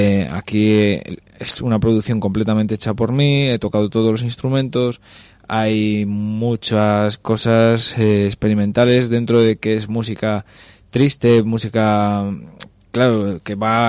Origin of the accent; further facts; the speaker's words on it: Toreno, Castile and León, Spain; Sí, tengo en el mes de agosto en Toreno, que es muy especial para mí tocar en mi pueblo.